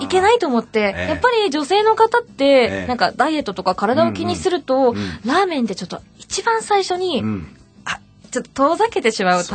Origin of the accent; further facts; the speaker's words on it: Utsunomiya, Tochigi, Japan; あのですね、私栃木の宇都宮が出身なんですけど、